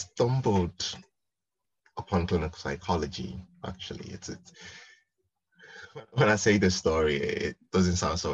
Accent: Ghana; born there; also born or lived in Liverpool; now in England; So I was born in Ghana, and I lived there for a number of years before moving to Liverpool, before then moving to the southwest.

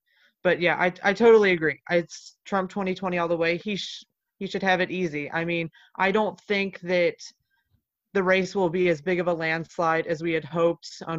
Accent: Kentucky, United States; I'm 17. I'm from Northern Kentucky

